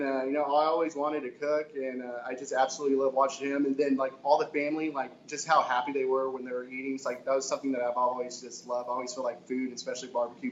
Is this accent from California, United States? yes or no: no; Grand Prairie, Texas, United States; I'm born and raised in Texas. Born and raised in Grand Prairie, actually.